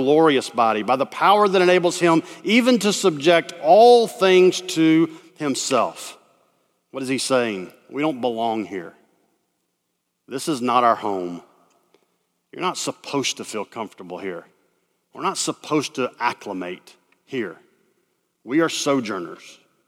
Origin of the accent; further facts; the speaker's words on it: Birmingham, Alabama, United States; I grew up in Birmingham, Alabama. I went to Sanford University.